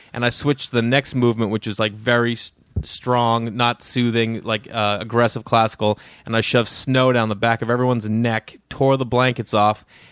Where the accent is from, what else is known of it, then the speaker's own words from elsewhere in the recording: Stoneham, Massachusetts, United States; I grew up in Stoneham, Massachusetts, like 15 minutes north of the city.